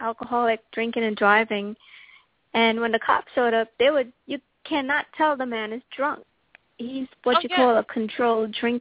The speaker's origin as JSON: {"language": "English", "town": "New York City", "region": "New York", "country": "United States", "tie": "born or raised there", "lives_now": "Hollywood, United States", "said": "I grew up in New York, Upper West Side of New York."}